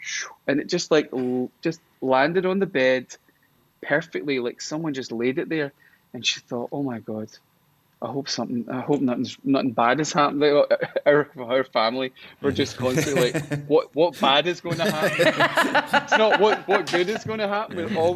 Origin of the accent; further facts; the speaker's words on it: Stafford, West Midlands, United Kingdom; born there; And I was born in Stafford.